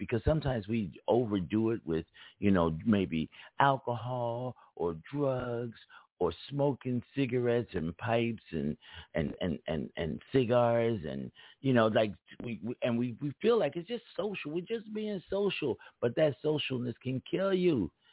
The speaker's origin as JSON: {"language": "English", "region": "California", "country": "United States", "also_born_or_lived": "Philadelphia, United States", "said": "I speak differently because I'm from two different places. I'm from California and from Philadelphia, East Coast and the West Coast."}